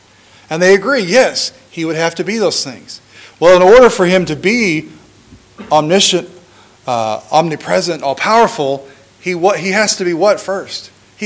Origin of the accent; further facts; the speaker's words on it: United States; I am an American, and so sometimes I say the wrong words.